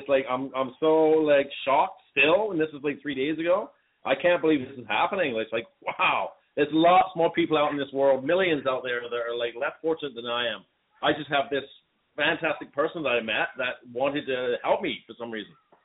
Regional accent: England, United Kingdom; I'm from England originally

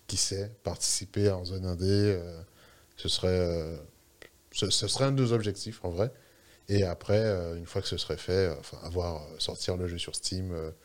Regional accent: Guadeloupe, France; sachant que je viens de Guadeloupe. À l'époque, c'était un peu plus compliqué d'avoir des jeux vidéo.

